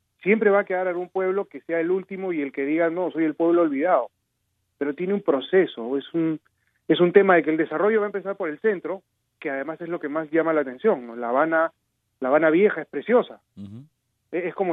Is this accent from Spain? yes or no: no; Peru; Yo soy peruano y yo viví un proceso de desarrollo en el Perú.